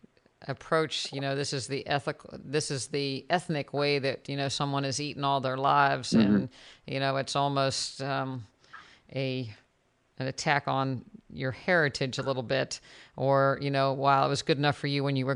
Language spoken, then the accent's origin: English; West Virginia, United States; I mean, I'm from West Virginia originally, and you know, my grandmother had a thing of lard on top of the stove